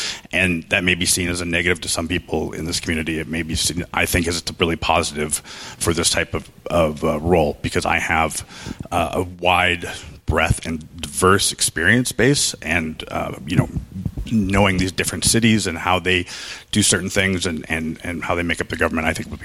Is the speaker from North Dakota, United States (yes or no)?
yes; North Dakota, United States; I was born and raised in North Central North Dakota in the Turtle Mountains.